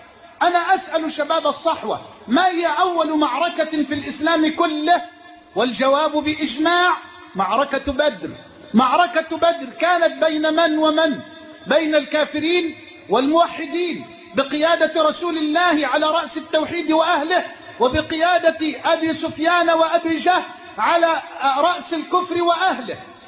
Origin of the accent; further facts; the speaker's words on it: Egypt; اللهم اجعل بلدنا مصر أمنا أمانا سخاء رخاء